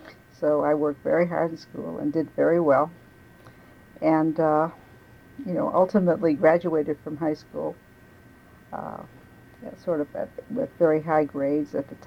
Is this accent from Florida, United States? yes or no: no; Detroit, Michigan, United States; also born or lived in Chicago; Well, I was born in Chicago, but due to the difficulty of finding work there, we moved to Detroit